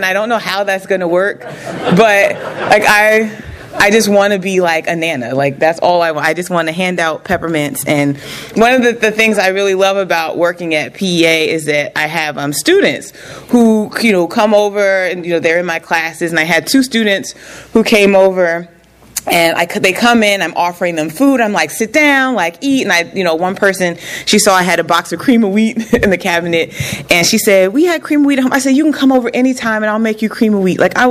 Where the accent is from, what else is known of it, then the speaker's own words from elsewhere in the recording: Newark, New Jersey, United States; And I eventually went to community college back in New Jersey. I'm from Newark, New Jersey.